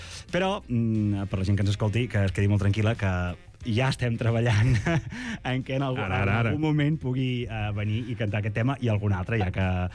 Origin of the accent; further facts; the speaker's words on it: La Bisbal, Catalonia, Spain; Dos som de la Bisbal, perquè el meu germà és el bateria